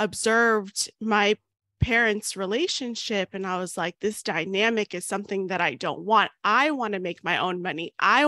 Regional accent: Florida, United States; also born or lived in New York; New York was my last couple of years, and then I moved back home. I'm from Florida, so This is home for me.

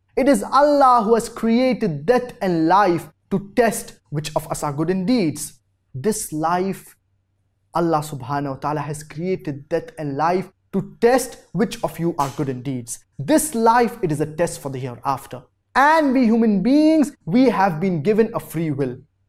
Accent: Afghanistan; Assalamu alaikum. … from Afghanistan.

